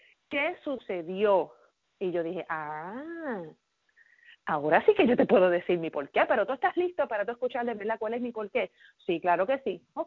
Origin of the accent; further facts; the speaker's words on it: Puerto Rico; moved away as an adult; also born or lived in New York; now in United States; yo me mudé de Puerto Rico buscando esa libertad y buscando esos mejores beneficios, buscando esos mejores trabajos.